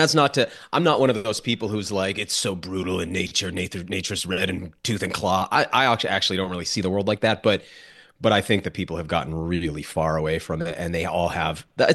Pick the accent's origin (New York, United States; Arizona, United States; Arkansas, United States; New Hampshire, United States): New Hampshire, United States; I'm from New Hampshire, just over the border.